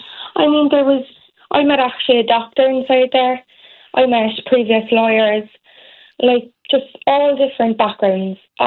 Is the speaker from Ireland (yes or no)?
yes; Carrigaline, Munster, Ireland; to get to property I'm in now, in Carrigaline, in my hometown.